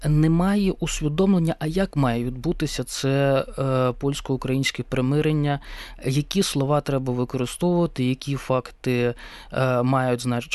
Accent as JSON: {"language": "Ukrainian", "town": "Kharkiv", "region": "Kharkiv Oblast", "country": "Ukraine", "said": "Ну, я походжу з Харкова"}